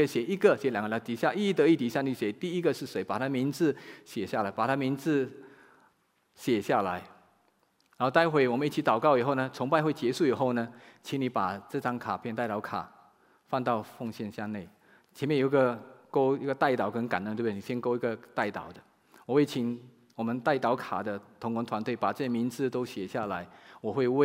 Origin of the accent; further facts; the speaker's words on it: Malaysia; 我一定特地的从吉隆坡开车，开了3个多小时的车来到我的老家